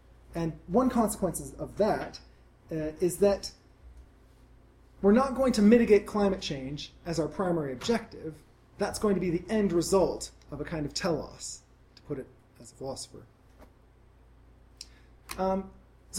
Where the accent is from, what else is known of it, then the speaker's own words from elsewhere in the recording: Seattle, Washington, United States; I've got lots of friends who have got venture startup funding because I grew up in Seattle and there's a lot of crazy things going on there.